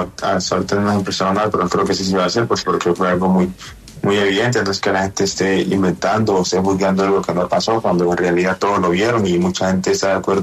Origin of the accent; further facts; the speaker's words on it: Santa Bárbara, Nariño, Colombia; Yo soy de Santa Bárbara, Escuela de Nariño.